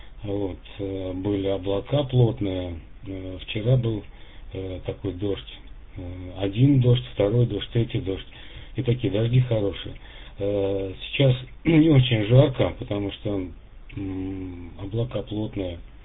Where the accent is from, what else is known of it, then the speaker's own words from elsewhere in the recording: Lipetsk, Lipetsk Oblast, Russia; Я из Липецка. Россия, Липецк.